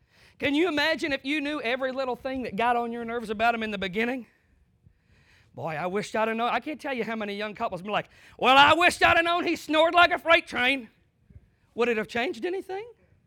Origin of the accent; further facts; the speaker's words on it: the South, United States; You know, I come from the South.